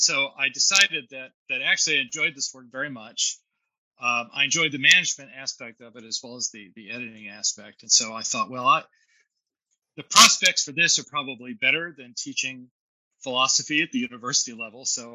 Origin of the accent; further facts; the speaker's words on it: Dallas, Texas, United States; And I loved growing up in Dallas and had a great relationship with my family